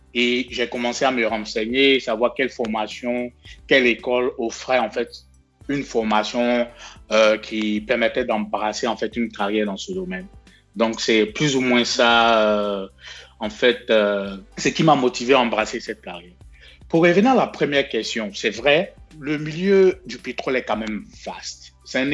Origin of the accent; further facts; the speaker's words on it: Jacqueville, Lagunes, Côte d’Ivoire; moi, je suis originaire de Jacques-Ville.